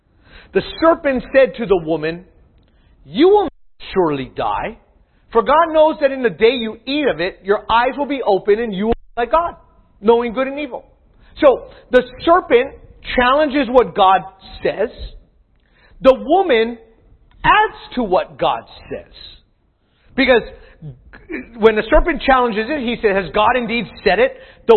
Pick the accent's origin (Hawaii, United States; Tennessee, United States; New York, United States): Hawaii, United States; I don't know if it knew I was from Hawaii, but it put a pineapple in the bottom left corner.